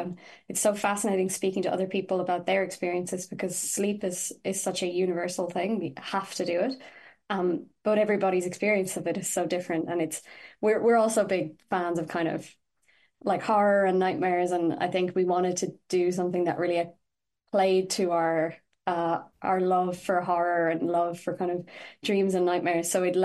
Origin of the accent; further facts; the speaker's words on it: Galway, Connacht, Ireland; But actually, so I'm from Galway myself